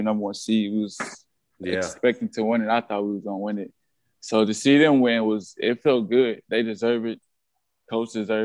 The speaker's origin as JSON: {"language": "English", "town": "Frankfort", "region": "Illinois", "country": "United States", "tie": "born or raised there", "said": "So I'm from a suburb called Frankfort. I grew up in Frankfort, Illinois."}